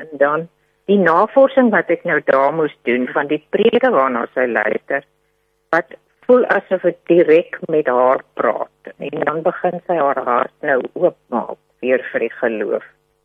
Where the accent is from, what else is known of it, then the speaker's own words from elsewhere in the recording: Zimbabwe; Ek kom mos van Rhodesia af, die ou Rhodesia wat vandag Zimbabwe is.